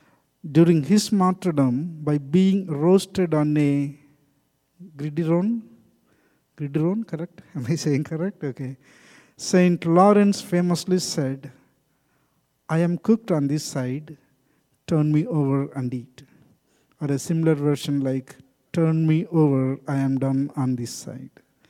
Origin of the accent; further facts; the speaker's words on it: India; Maybe because I'm from India.